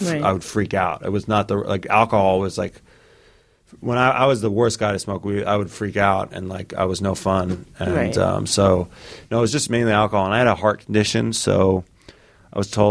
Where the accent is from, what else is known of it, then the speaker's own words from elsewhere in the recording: New York City, New York, United States; I grew up in New York City.